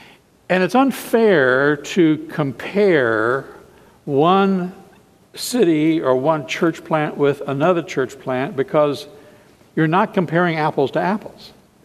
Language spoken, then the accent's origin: English; Midwest, United States; I was raised in the Midwest.